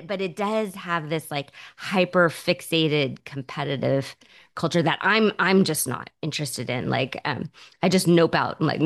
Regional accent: California, United States; I've born and raised on the San Francisco Peninsula, so I've been here the whole time.

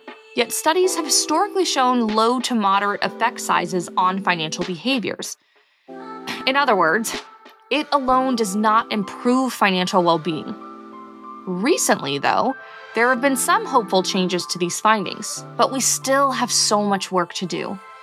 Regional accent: Prince George's County, Maryland, United States; Growing up in Prince George's County, Maryland, one of the only counties where Black families out-earned and had more wealth than white families

